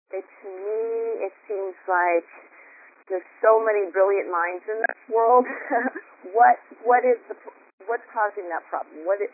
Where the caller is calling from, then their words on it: Seattle, Washington, United States; I'm calling from Seattle.